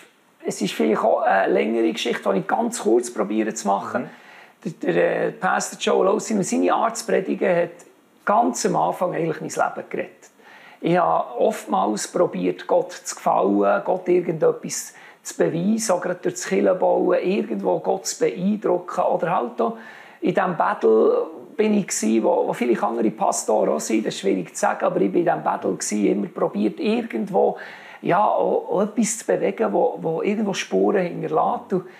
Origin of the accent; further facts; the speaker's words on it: Bern, Switzerland; Und wir sind genau in dem Dorf, wo ich aufgewachsen bin, wo ich in der Schule bin, wo alle einen kennt.